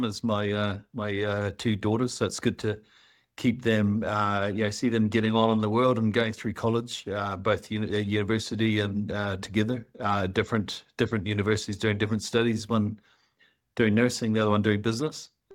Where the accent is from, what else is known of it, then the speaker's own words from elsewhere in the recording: New Zealand; quite a long time ago when I first moved over from New Zealand.